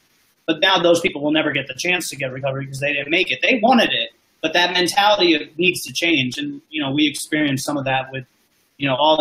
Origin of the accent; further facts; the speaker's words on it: Florida, United States; So I'm from South Florida, and I used to think that I was a very unfortunate person who never had health insurance.